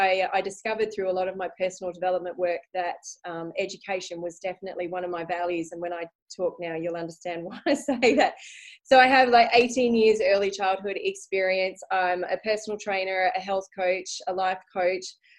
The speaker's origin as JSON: {"language": "English", "town": "Brisbane", "region": "Queensland", "country": "Australia", "tie": "born or raised there", "said": "I actually grew up in Brisbane. So I moved to WA. I'm currently in WA, and I moved to WA after I fell in love with a lovely Italian man over here while I was on holiday."}